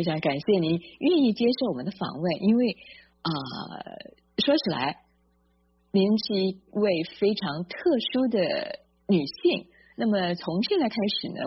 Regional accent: Kaohsiung, Taiwan; 因为我自己是台湾高雄的人

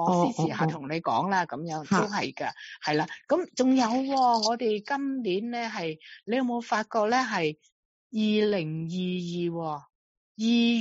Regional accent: China

